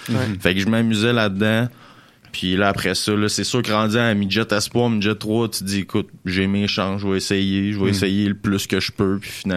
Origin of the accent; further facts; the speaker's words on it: Quebec, Canada; je viens de la Rive-Sud de Montréal, j'ai un grand frère de 4 ans plus vieux que moi qui patinait déjà quand je suis né.